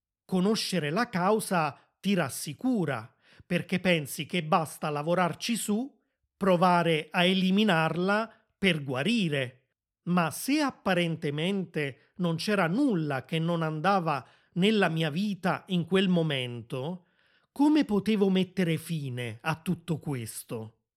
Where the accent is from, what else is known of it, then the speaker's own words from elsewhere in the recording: Naples, Campania, Italy; moved away; also born or lived in Rome; sono nato e cresciuto a Napoli, ma nel 2003 mi sono trasferito a Roma, dove sono rimasto per molti anni.